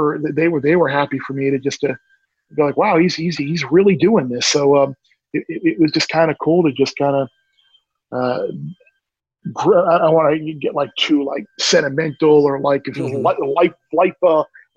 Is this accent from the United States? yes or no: yes; New York, United States; So, growing up in Long Island, it was either basically Penn State or you're watching the Notre Dame replay on Sunday.